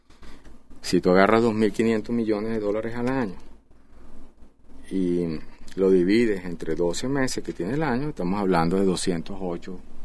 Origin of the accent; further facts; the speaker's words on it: Venezuela; Y como venezolano y como consumidor